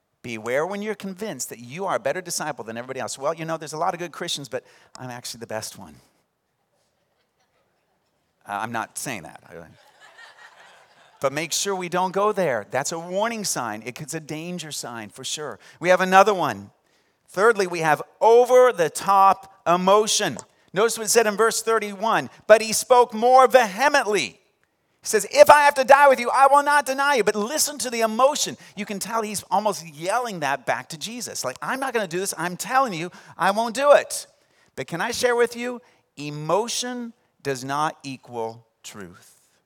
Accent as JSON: {"language": "English", "region": "Missouri", "country": "United States", "tie": "born there", "moved": "as an adult", "said": "See, I was born in Missouri, so I should be cheering for, back then it was the Cardinals or the Chiefs."}